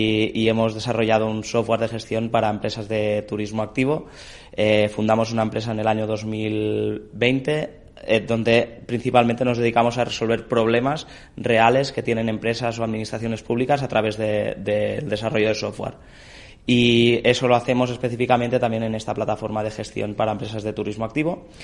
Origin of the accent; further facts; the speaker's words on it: Catalonia, Spain; un joven emprendedor del Valle de Arán. Cuando acabé la universidad, la única opción de volver a mi tierra, al Valle de Arán, era emprendiendo un proyecto